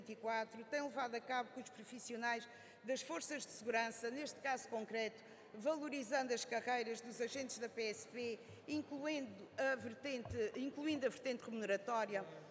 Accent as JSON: {"language": "Portuguese", "region": "Azores", "country": "Portugal", "said": "eu sou açoriana."}